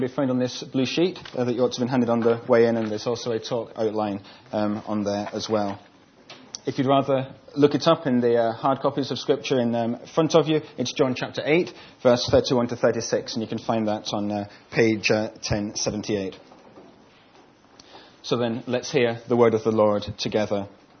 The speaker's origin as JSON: {"language": "English", "region": "Scotland", "country": "United Kingdom", "said": "In some of the places that I have travelled abroad, when people discover that I'm from Scotland, often the conversation runs something like this."}